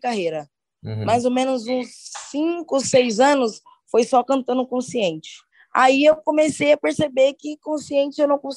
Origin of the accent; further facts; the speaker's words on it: São Paulo, Brazil; falava da minha quebrada, do Jardim Sinhá